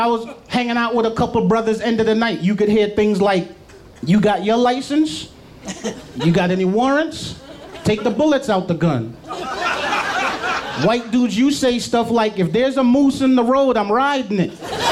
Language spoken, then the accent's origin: English; New York, United States; I'm from New York. All I knew was dimes and 20 sacks.